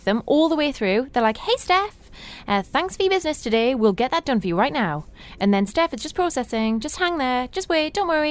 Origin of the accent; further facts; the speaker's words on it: United Kingdom; I'm like, no, I don't think you understand. I'm white and I'm British.